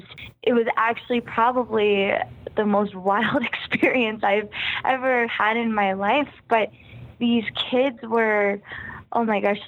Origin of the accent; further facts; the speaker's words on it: United States; Absolutely. Well, I'm from the States, so.